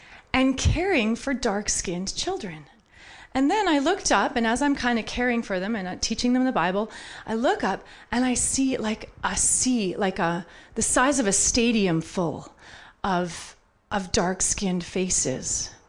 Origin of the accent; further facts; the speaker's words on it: Saskatchewan, Canada; We're from Saskatchewan. Wheat's a big deal in Saskatchewan.